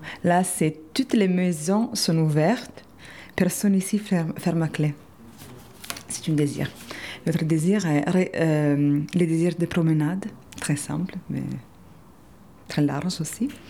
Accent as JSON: {"language": "French", "country": "Italy", "second_language": "French", "lives_now": "Marseille, France", "said": "Moi, je viens d'Italie. Et quand je suis venue la première fois"}